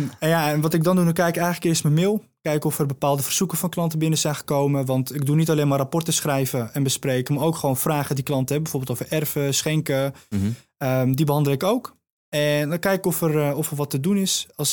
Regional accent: Hoofddorp, North Holland, Netherlands; 22 jaar. Ik kom uit Hoofddorp, een stadje naast Amsterdam.

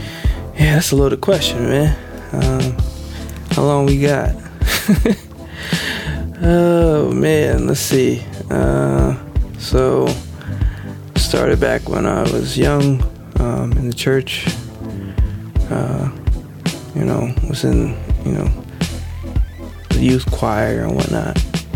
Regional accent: Washington, New Jersey, United States; I hail from Jersey, and Washington, New Jersey, to be specific, you know.

